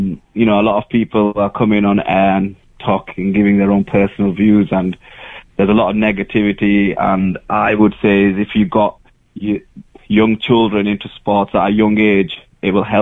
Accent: Huddersfield, Yorkshire and the Humber, United Kingdom; Yeah, I am from Huddersfield. I was born and raised in Crossnamore in Huddersfield.

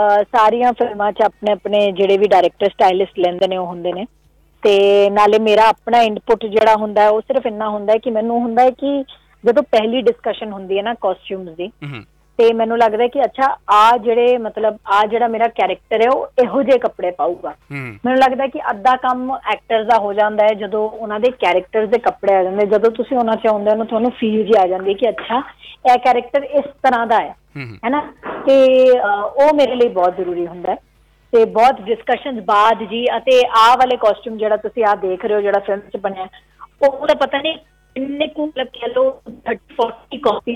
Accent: Chandigarh, India; ਮੈਂ ਤਾਂ ਚੰਡੀਗੜ੍ਹ ਤੋਂ ਹਾਂ

